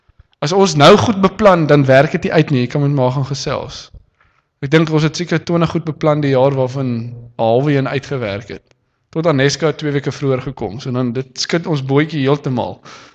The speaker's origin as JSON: {"language": "Afrikaans", "town": "Kroonstad", "region": "Free State", "country": "South Africa", "tie": "born there", "said": "Daar waar jy gebore word, ek is in Kroonstad gebore van ander plekke."}